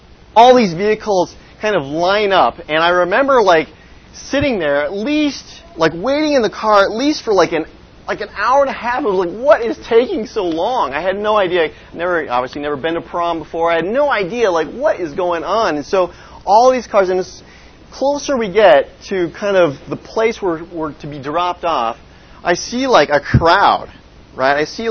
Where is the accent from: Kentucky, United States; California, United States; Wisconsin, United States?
Wisconsin, United States; Racine; And in my hometown, in Racine, prom is so much of a bigger deal than it is here. Because maybe it's because we're a smaller town, you know, Racine is about 100,000 people.